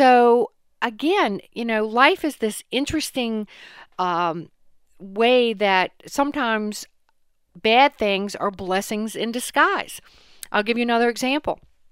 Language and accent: English; Chuckatuck, Virginia, United States; I grew up poor in Chuckee Tuck, Virginia, on a farm